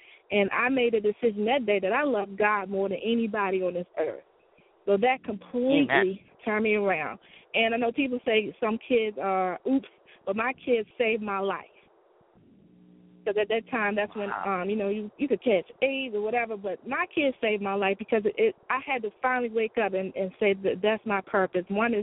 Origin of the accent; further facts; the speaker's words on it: Maryland, United States; Well, I'm originally from Maryland. I'm actually still in Maryland.